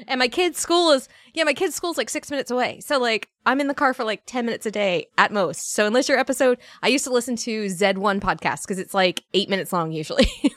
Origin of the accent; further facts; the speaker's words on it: Virginia, United States; I grew up in Northern Virginia. Very bougie Northern Virginia town. And had to get the fuck out of that town.